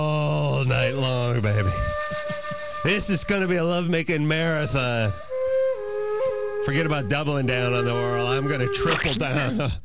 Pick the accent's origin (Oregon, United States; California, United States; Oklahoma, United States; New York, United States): California, United States; North Hollywood; Oh, my hometown. Yeah.